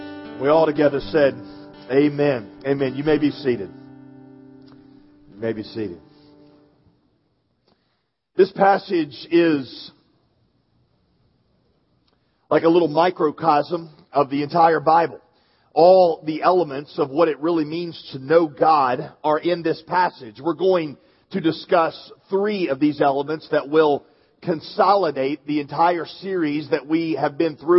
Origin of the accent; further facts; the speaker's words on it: Southern United States, United States; Now listen, I am a Southerner. I love the South. I know the South is not a direction, it's a way of life. I am one of us.